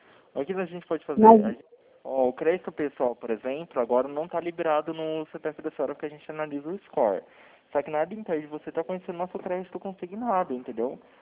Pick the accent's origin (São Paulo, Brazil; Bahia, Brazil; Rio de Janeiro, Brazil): São Paulo, Brazil; Campinas; Eu sou aqui de Campinas, São Paulo